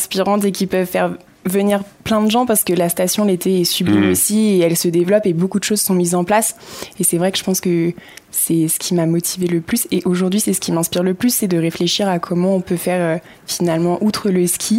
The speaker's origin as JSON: {"language": "French", "town": "Courchevel", "region": "Auvergne-Rhône-Alpes", "country": "France", "said": "Et je pense qu'on se ressent vraiment chez nous, à Courchevel."}